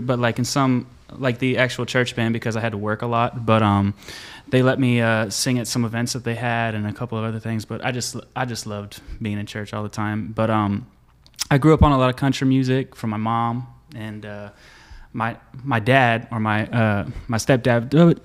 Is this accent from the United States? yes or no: yes; Texas, United States; Well, you already got, I'm from Texas. I'm 26 years old.